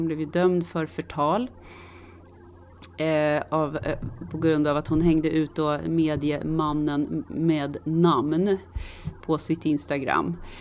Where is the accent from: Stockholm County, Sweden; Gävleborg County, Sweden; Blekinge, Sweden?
Stockholm County, Sweden; Stockholm; jag har vuxit upp i Tensta